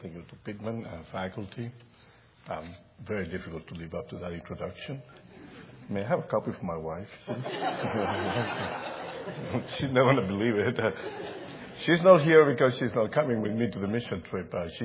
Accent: Lima, Peru; English is a second language; moved away as an adult; now in United States; I was born in Lima, Peru. I was raised there. I came to the States when I was about 30. I was an older guy.

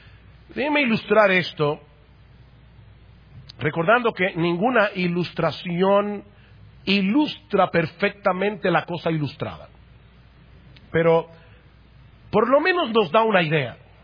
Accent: Dominican Republic; yo estaba en los lomos de mis abuelos cuando ellos decidieron venir a República Dominicana y por causa de esa decisión yo soy dominicano.

